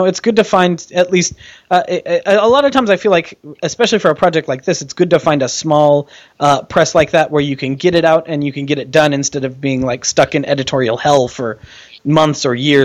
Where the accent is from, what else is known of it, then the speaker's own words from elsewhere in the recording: Iowa City, Iowa, United States; For Iowa City, that's where I live. I'm from Iowa City.